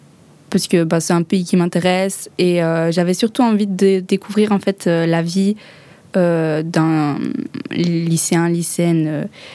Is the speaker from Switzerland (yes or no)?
no; Belgium; now in Japan; Oui, je viens de Belgique.